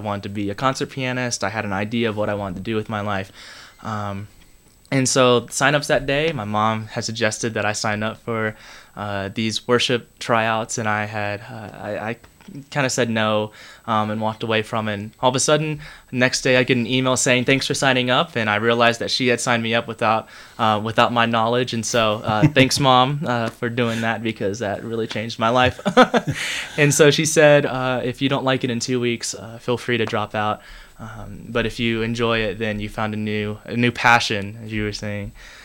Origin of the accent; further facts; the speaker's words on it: United States; So I grew up in the States, just bouncing around a lot.